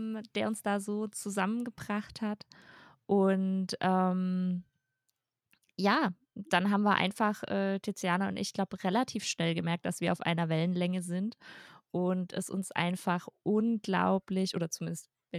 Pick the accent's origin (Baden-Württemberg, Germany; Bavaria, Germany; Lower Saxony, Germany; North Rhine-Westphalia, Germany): Bavaria, Germany; Also bei uns in Bayern war das so aufgebaut, dass man die ersten 2 Jahre quasi British English hatte und dann in der 7. war American English dran